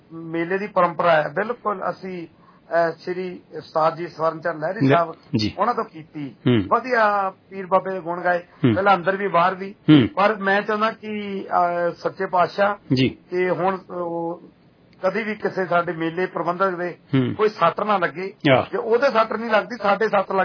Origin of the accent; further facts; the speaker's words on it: Punjab, India; ਪਰ ਅਸੀਂ ਦੁਆਬੇ ਵਾਲੇ ਹਮੇਸ਼ਾ ਹੀ ਉਹਨਾਂ ਨੂੰ ਤਤਪਰ ਰਹਿੰਦੇ ਆ